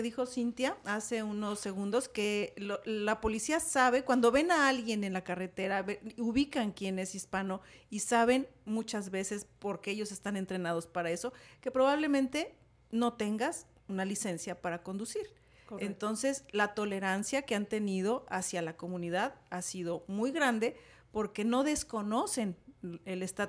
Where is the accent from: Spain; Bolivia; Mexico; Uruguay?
Mexico; now in United States; todas las que estamos en esta mesa, venimos de México